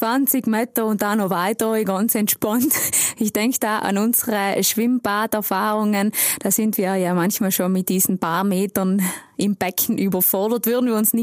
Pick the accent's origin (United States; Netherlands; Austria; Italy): Italy; Trentino-Alto Adige; Und bei uns in Südtirol?